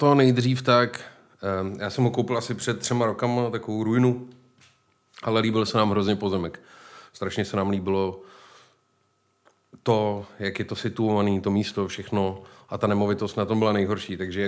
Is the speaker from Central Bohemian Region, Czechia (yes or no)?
yes; Benátky nad Jizerou, Central Bohemian Region, Czechia; also born or lived in Brandýs nad Labem; No já pocházím z těch Benátek. To znamená, že tam jsem se nenarodil, narodil jsem se v Brandýse nad Labem, ale bydleli jsme v Benátkách a tam jsem byl asi do těch 15